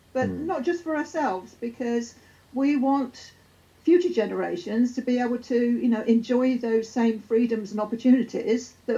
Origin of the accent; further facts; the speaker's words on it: United Kingdom; we don't want to be regarded as special. Just because we're British.